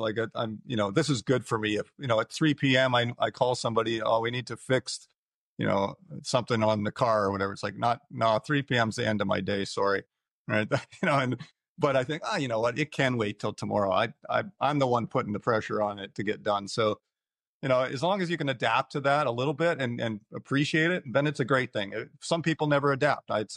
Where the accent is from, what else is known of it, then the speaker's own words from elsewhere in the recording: Canada; Obviously, with my background as a Canadian, what's going on in Canada is pretty brutal right now.